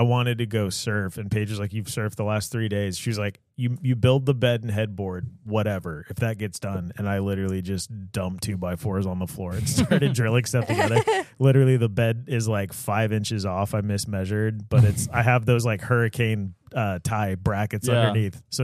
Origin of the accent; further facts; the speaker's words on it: Fort Walton Beach, Florida, United States; I remember growing up in Fort Walton